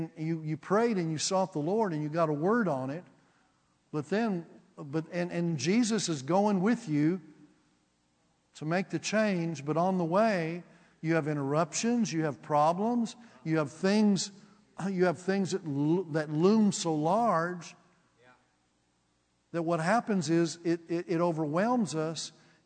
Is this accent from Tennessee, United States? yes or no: no; Houston, Texas, United States; Okay, I'm from Houston, Texas.